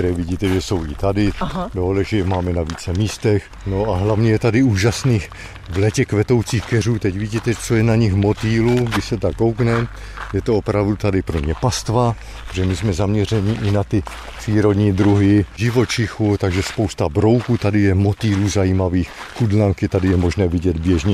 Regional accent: Karviná, Moravian-Silesian Region, Czechia; protože pocházím z Karviné

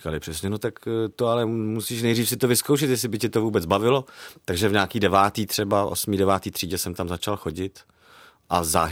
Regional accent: Karlovy Vary, Karlovy Vary Region, Czechia; also born or lived in Prague; já jsem se narodil v Praze, ale vyrůstal jsem v Karlových Varech. Tak já vždycky říkám, že jsem hrdý karlovarský Žižkovák.

